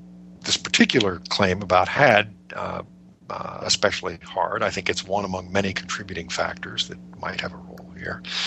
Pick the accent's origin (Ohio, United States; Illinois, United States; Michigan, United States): Illinois, United States; Chicago; now in Atlanta, United States; I mean, I grew up in the North, although I've lived in Atlanta now for 31 years, and I certainly remember cold winter mornings begging and pleading with my car to start in cold Chicago winter mornings.